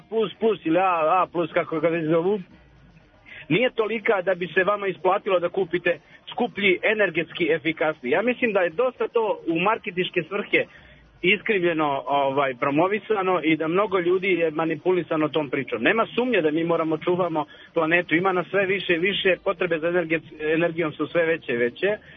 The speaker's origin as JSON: {"language": "Serbian", "country": "Serbia", "said": "Kod nas u Srbiji"}